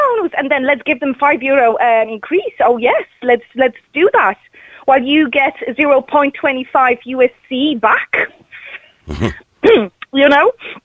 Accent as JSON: {"language": "English", "country": "Poland", "said": "I'm originally from Poland."}